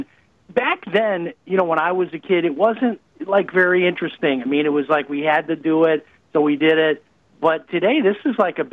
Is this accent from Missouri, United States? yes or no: no; Chicago, Illinois, United States; accent: Chicago; Yeah, there's a little bit of Chicago in there